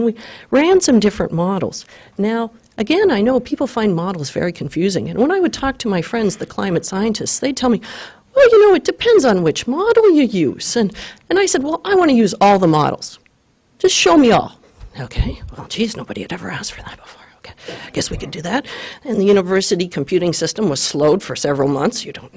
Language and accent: English; Canada; Now, as a Canadian, I'm a little bit excited about that.